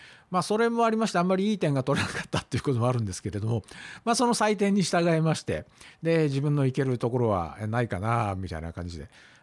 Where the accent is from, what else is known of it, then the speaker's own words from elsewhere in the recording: Shizuoka, Japan; 4月24日に名古屋市の、某病院で生まれたということです。で、なんで静岡市出身なのかっていうと、実は父親と母親がどちらも静岡県出身なんですね。